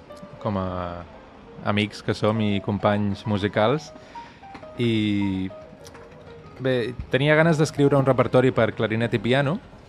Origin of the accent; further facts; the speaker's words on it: Sitges, Catalonia, Spain; also born or lived in Brussels; jo sóc de Sitges, vaig començar a tocar el piano amb 6 anys